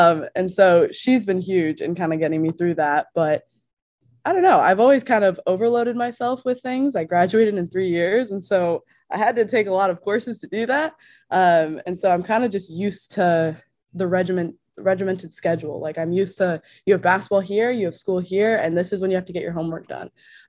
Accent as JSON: {"language": "English", "region": "New Hampshire", "country": "United States", "tie": "born or raised there", "said": "even at the D3 level in New Hampshire, like, our town bou"}